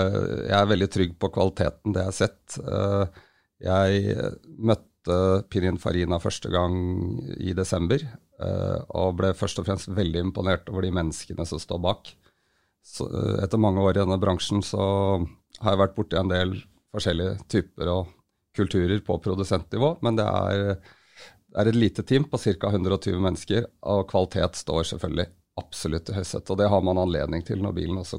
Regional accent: Hønefoss, Buskerud, Norway; Nei, jeg vokste opp I Hønfoss, yngstemann av 6 søsken

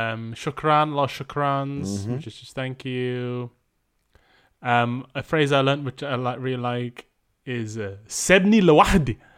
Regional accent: Malaysia; It's the hottest I've ever been in my life. And I grew up in Malaysia. It was hot.

